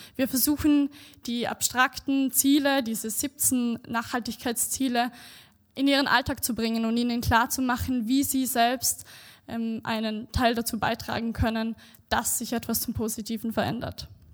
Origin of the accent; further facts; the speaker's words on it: Vorarlberg, Austria; Ich bin 24 Jahre alt und ich komme ursprünglich aus Vorarlberg.